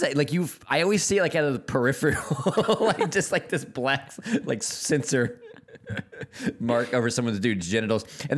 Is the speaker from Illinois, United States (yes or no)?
no; Texas, United States; This is from my home state in Texas.